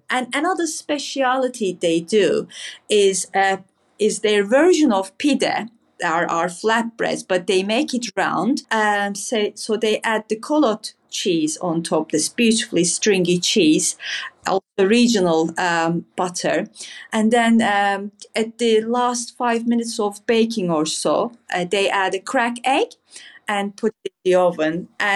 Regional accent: Antakya, Hatay, Turkey; I was very lucky enough to do some location shoot in Istanbul and then my hometown, Antakya.

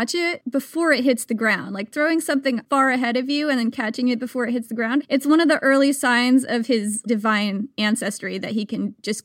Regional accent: United States; I am American. We do not know about the sport.

